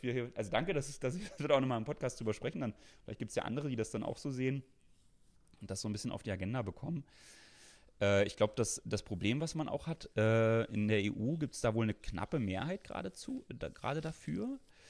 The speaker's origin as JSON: {"language": "German", "region": "eastern Germany", "country": "Germany", "said": "ich meine, war 5 Jahre, als die DDR vorbei war"}